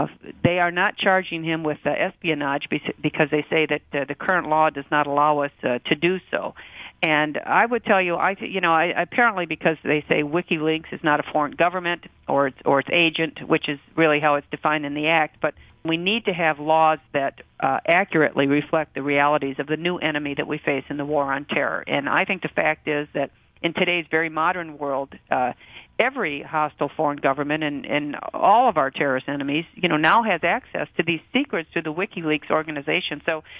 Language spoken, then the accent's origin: English; Detroit, Michigan, United States; Look, I'm from Detroit, and if you remember about a year ago this time, we had the Christmas Day bomber.